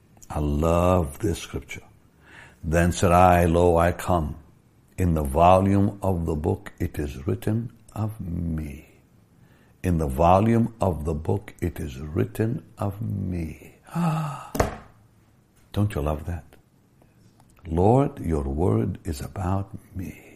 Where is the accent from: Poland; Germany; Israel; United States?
Israel; English is a second language; I come from Israel. My children don't speak Hebrew. They don't speak Arabic. When I grew up, I spoke both languages fluently, plus French, because I went to a French school.